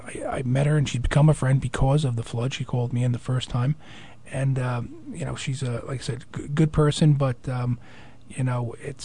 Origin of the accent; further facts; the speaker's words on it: Leonia, New Jersey, United States; I'm a Bergen County guy. I grew up in Leonia, so I know about it.